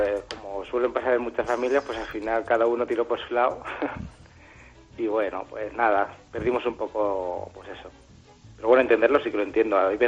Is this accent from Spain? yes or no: yes; La Roda, Castilla-La Mancha, Spain; Pues yo soy de La Roda.